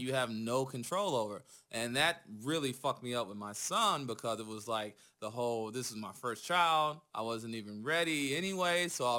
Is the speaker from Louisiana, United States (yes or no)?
no; Cleveland, Ohio, United States; growing up in Cleveland, I grew up on the east side in the shittier parts that everybody drives fast through.